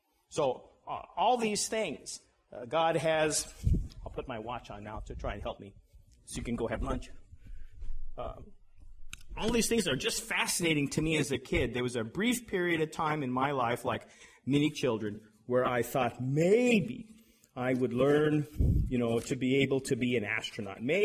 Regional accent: Colorado, United States; When I grew up in Colorado, I used to like to go up in the mountains and hike around

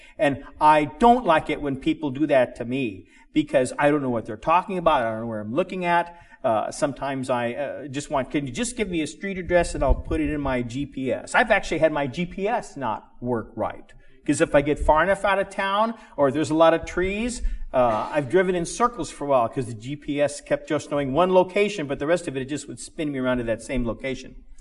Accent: Denver, Colorado, United States; I grew up in Denver. And a suburb of Denver is Arvada.

